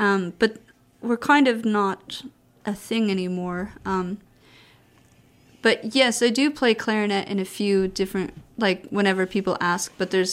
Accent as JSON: {"language": "English", "region": "Michigan", "country": "United States", "said": "no, I'm from the North. I'm from Michigan. And I live in the middle of the country in a prairie land right now."}